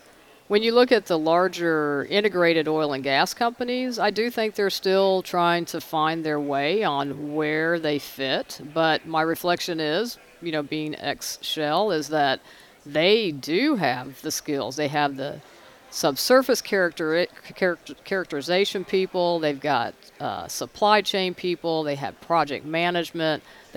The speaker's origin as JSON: {"language": "English", "region": "California", "country": "United States", "tie": "born or raised there", "also_born_or_lived": "Texas", "said": "I was born in Texas. My dad was in the oil field, so we moved around quite a lot. And California was where I was when I was a kid."}